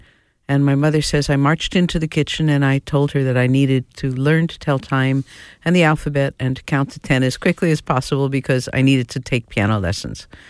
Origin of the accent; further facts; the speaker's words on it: New Jersey, United States; So I'm from New Jersey, same area as